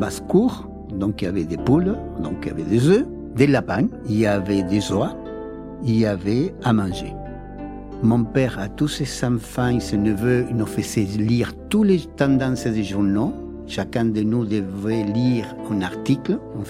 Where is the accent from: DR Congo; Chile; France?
Chile; Santiago, Santiago Metropolitan Region; Je suis né à Santiago du Chili, en Amérique du Sud, en 1950. Et mes parents sont de la campagne, qui sont émigrés à la ville à l'époque pour des travaux.